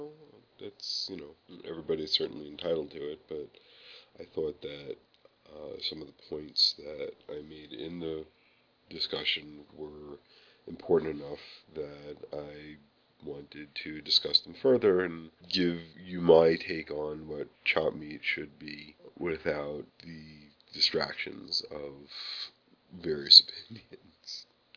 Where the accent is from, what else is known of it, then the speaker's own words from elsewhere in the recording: New York, United States; That's right, I'm from New York and I call it chopped meat.